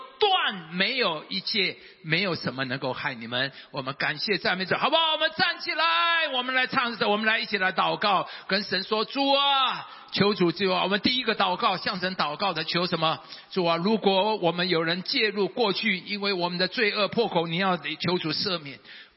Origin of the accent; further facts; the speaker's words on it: Taiwan; 我们台湾人都知道，都知道。